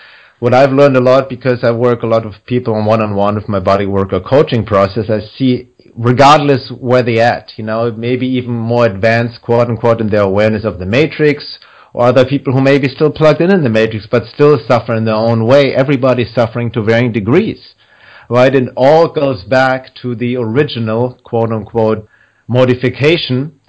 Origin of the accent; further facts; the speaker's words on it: Germany; English is a second language; now in Los Angeles, United States; I came from Germany to the U.S. And I remember in the first few months I was in Los Angeles